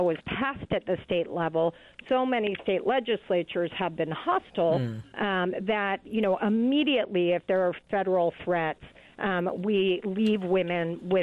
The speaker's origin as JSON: {"language": "English", "region": "Texas", "country": "United States", "tie": "born or raised there", "said": "In my home state of Texas, of course, which is most famous for Wendy Davis's filibuster"}